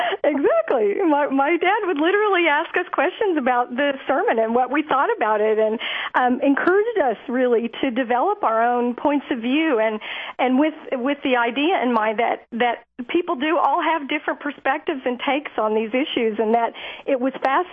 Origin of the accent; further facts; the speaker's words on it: Oklahoma, United States; We attended church. I grew up in Oklahoma and went to a Methodist church growing up.